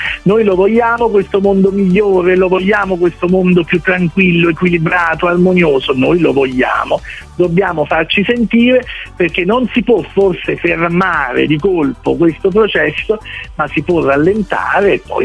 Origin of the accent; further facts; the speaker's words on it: Naples, Campania, Italy; io che sono napoletano non posso non pensare alla mia amata costiera amalfitana